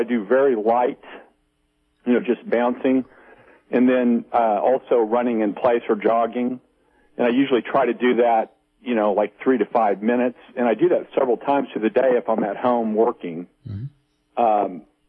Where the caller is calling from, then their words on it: Missouri, United States; I am from Missouri.